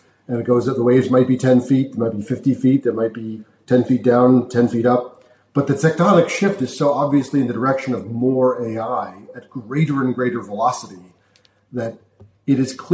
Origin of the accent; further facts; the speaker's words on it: United States; I mean, you're British, I'm American, I can say it that way.